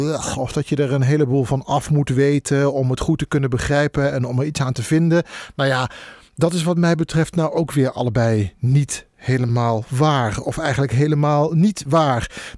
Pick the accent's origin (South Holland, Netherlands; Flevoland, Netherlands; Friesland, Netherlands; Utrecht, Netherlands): Utrecht, Netherlands; Ik ben er daar zelf geen van, maar in Utrecht waar ik vandaan kom is bijvoorbeeld ook